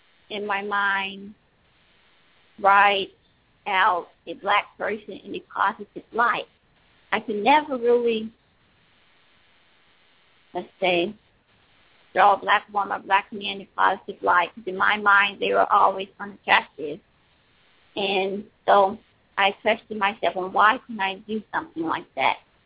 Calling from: Mississippi, United States; from Mississippi.

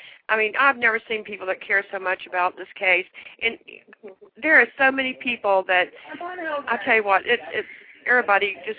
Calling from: Ocala, Florida, United States; I'm calling from Ocala, Florida

